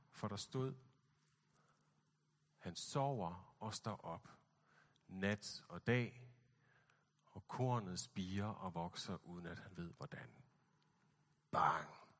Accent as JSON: {"language": "Danish", "region": "Central Denmark Region", "country": "Denmark", "lives_now": "Copenhagen, Denmark", "said": "nu føler jeg mig sådan, som rigtig københavner, selvom jeg egentlig var fra Vestjylland"}